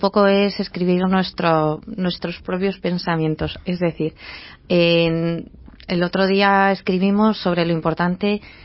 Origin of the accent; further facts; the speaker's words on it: Madrid, Community of Madrid, Spain; Nosotras somos madrileñas y estamos un poco focalizadas en Madrid.